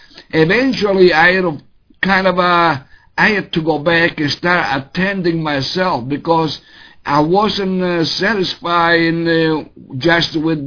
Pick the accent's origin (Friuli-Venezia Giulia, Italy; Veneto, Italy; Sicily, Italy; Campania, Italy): Sicily, Italy; English is a second language; now in United States; But what happened was that me growing up in Italy and coming in the USA, and I've never been in any other church besides the Catholic Church from Sicily.